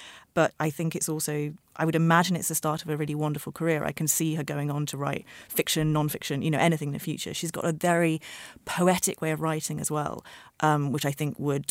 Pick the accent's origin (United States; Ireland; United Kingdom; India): Ireland; particularly abortion as an Irish woman, and talking about issue the referendum